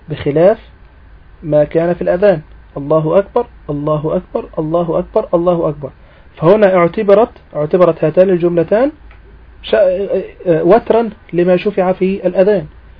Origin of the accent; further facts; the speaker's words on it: Egypt; وهي هي المعمول بها عندنا في مصر، يعني المؤذنين عندنا يؤذنون على هذه الصفة في مصر